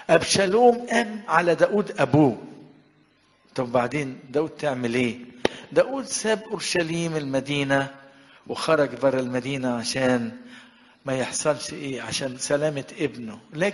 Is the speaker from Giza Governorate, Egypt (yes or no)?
no; Sharqia Governorate, Egypt; عندنا في الشرقيه